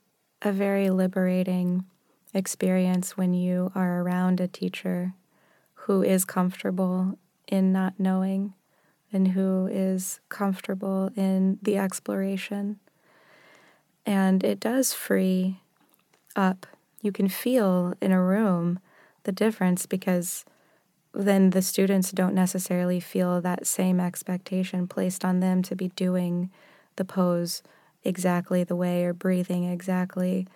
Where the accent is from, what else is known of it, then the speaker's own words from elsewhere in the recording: Texas, United States; I grew up in Texas and there's a strong culture of, you know, women being very powerful, but also demurring and not speaking oftentimes.